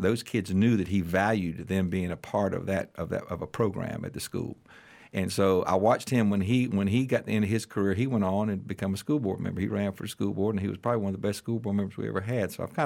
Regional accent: Tallahassee, Florida, United States; I'm a product of Leon County Schools, born and raised in Tallahassee. Graduate of Rickards High School, graduate of TCC, graduate of Florida State University, graduate of FAMU.

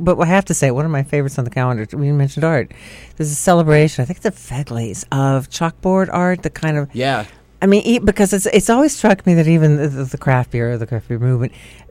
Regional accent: Pittsburgh, Pennsylvania, United States; As opposed to, I grew up in Pittsburgh, you know, in Iron City

